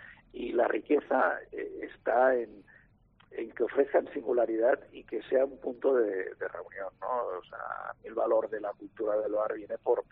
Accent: Cádiz, Andalusia, Spain; Tú sabes que a mí me encanta todo lo que es la cultura andaluza en toda su expresión y soy muy gaditano.

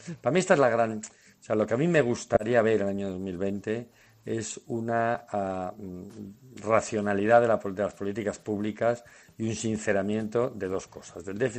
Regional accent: Spain; Como españoles

